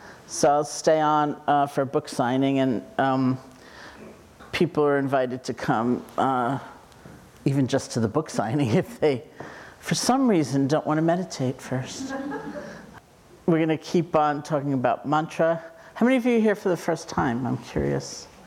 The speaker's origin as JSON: {"language": "English", "town": "New York City", "region": "New York", "country": "United States", "tie": "born or raised there", "said": "fortunately I grew up in New York City, given my obsession with the Statue of Liberty"}